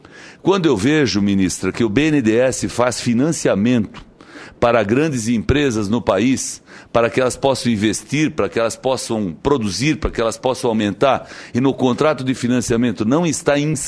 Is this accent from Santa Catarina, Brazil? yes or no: yes; Santa Catarina, Brazil; Eu sou de Santa Catarina, ministra